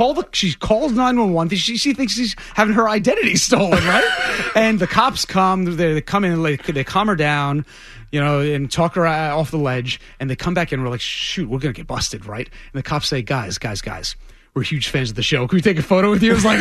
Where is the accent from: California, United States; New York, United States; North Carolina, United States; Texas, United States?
New York, United States; As a New Yorker to play the Garden is unbelievable.